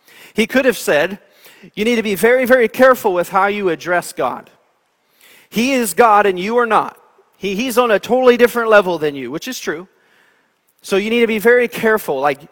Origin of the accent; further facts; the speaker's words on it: East Coast, United States; Growing up on the East Coast, we would go to the beach from time to time in the Atlantic Ocean